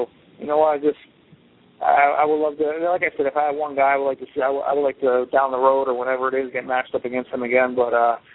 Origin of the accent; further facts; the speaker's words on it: Paterson, New Jersey, United States; Growing up, I didn't have a lot, and I'm from Paterson, New Jersey, so kind of a tough city.